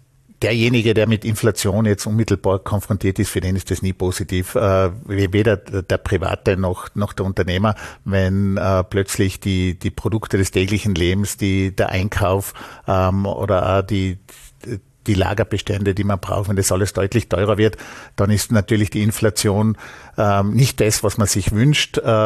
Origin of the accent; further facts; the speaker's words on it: Vorarlberg, Austria; Bei uns in Vorarlberg ist es natürlich schon so, dass es immer teuer war